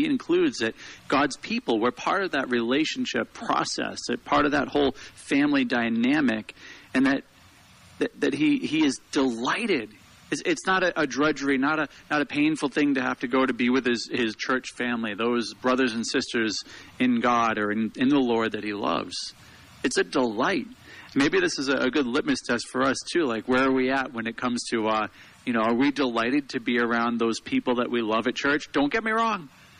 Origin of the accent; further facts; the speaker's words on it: New England, United States; You know, growing up in New England